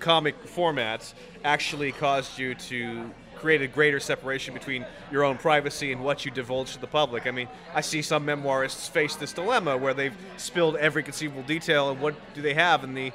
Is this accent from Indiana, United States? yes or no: no; California, United States; I'm from California, so I recognize that exact elliptical end.